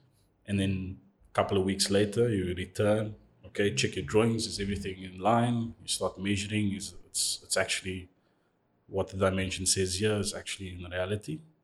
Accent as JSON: {"language": "English", "town": "Cape Town", "region": "Western Cape", "country": "South Africa", "tie": "born or raised there", "said": "And I was born in Cape Town. I went to school in Cape Town. I graduated and matriculated at Space Boner High in 2014."}